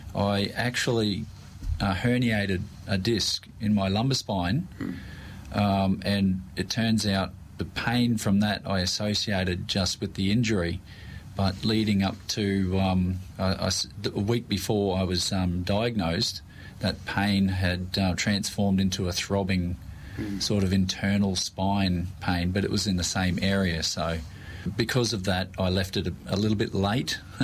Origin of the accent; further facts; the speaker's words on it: Townsville, Queensland, Australia; I was born in Townsville, North Queensland, and spent my whole school life in Townsville and work life until I was diagnosed with leukemia.